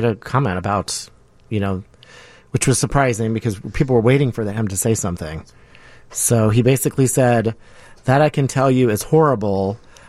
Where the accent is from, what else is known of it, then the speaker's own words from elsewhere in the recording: the South, United States; now in Chicago, United States; I mean, I came from the South, and I moved up here because I like the diversity of the city.